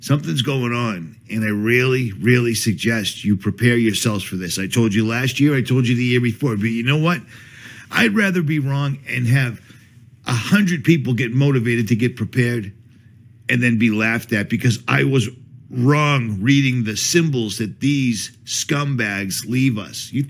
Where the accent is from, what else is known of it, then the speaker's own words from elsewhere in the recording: Northeast, United States; I'm from the Northeast. I'm used to riding my mountain bike in the snow.